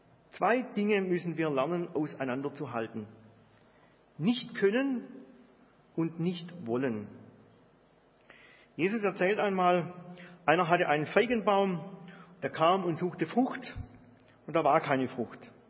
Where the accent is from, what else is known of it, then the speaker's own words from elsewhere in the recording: Hegnach, Baden-Württemberg, Germany; Als ich in der 8. Klasse ungefähr war, ist bei uns zu Hause in Hegnach in unserem Dorf eine kleine Schwimmhalle errichtet worden.